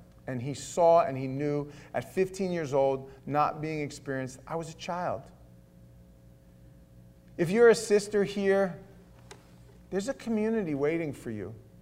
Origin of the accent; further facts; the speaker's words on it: New York City, New York, United States; But I come from New York. I come from the city.